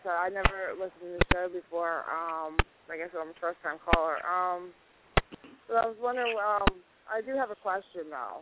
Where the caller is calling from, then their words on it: Lake Milton, Ohio, United States; I live in Lake Milton, Ohio.